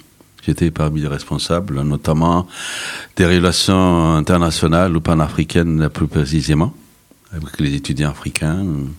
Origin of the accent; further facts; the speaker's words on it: Madagascar; moved away as an adult; now in France; Donc je suis malgache comme on dit. Donc je suis arrivé en France pour faire mes études supérieures. Donc j'étais étudiant, puis sur sortie d'école, je suis resté en France. Je faisais partie d'une association d'étudiants d'origine malgache.